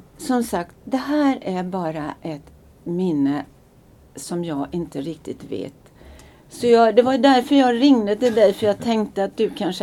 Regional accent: Stockholm County, Sweden; accent: Stockholm; min dialekt har alltid varit stockholmska.

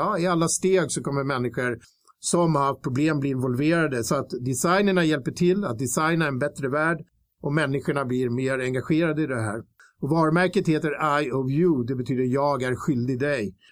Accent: Tyresö, Stockholm County, Sweden; Jag växte upp i Tyre som jag har rört mig väldigt mycket.

